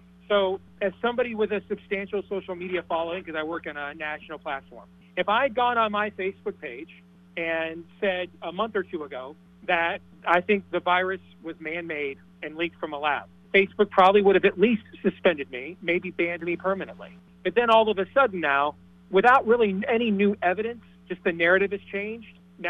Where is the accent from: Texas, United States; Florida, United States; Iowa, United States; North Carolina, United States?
Iowa, United States; born there; You know, I was born in Iowa. I lived here off and on as a kid, moved around a lot. My mom was originally from Des Moines.